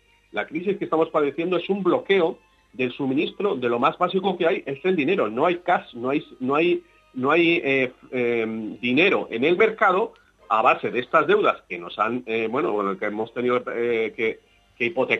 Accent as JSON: {"language": "Spanish", "country": "Spain", "said": "es una historia que nos han negado a nosotros mismos como españoles"}